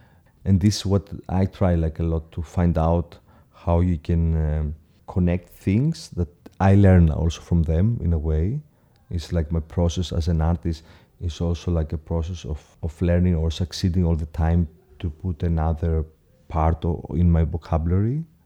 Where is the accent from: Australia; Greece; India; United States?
Greece; Athens, Attica; Like I grew up in Athens.